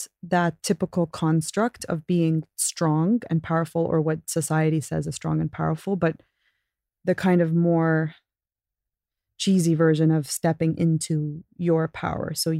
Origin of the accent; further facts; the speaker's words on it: Abu Dhabi, United Arab Emirates; Honestly, growing up in Abu Dhabi was awesome.